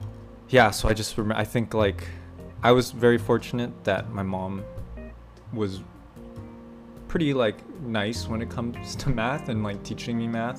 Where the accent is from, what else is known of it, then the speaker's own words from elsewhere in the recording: Philippines; I am Filipino.